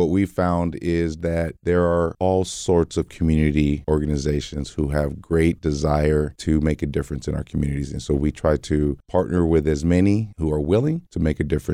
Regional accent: Delano, California, United States; now in Fresno, United States; So I'm a Valley guy, born and raised in the Valley, grew up in Delano, California, graduated in 1985 and relocated to Fresno. And Fresno has been home since then.

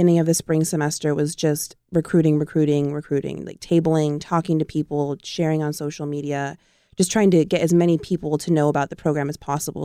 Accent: Madera, California, United States; Well, I'm from Madera, born and raised.

